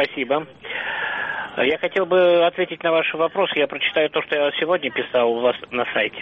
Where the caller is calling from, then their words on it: Moscow, Russia; Я звоню из Москвы.